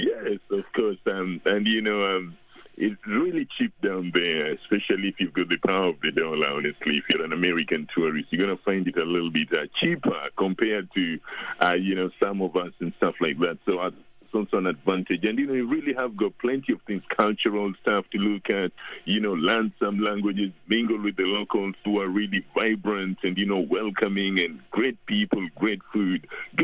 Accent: Kenya; I'm from Kenya.

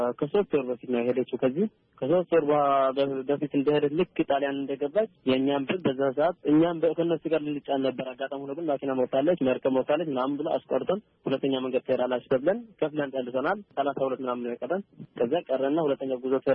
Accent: Oromia, Ethiopia; moved away as an adult; በፖለቲካ ችግር ነው ከሀገሬ ተሰድጄ የመጣሁት። ኦሮሞ ነኝ።

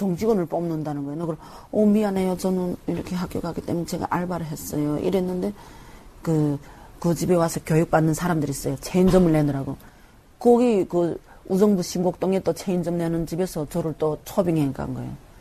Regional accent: North Korea; 저는 북한에서 왔어요.

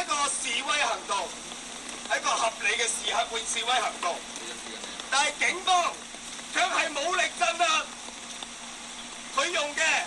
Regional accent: Hong Kong; 我哋香港人嘅感受只能引用呢四个字：痛心疾首。

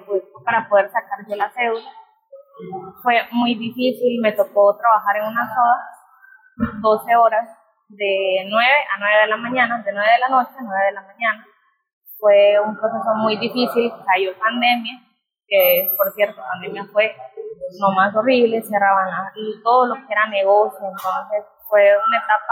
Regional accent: Nicaragua; now in Costa Rica; Yo he sufrido mucho xenofobia por ser, digamos, por mi hablado, porque soy nicaragüense y yo me siento muy orgullosa, muy orgullosa, la verdad.

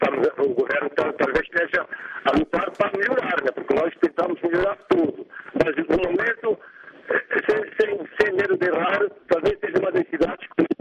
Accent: Benguela, Angola; also born or lived in Manaus; em Benguela há 64 anos, portanto eu nasci em Manaus, vim para Benguela, nasci em Manaus em 1946, vim para Benguela em 1952, estou cá até hoje

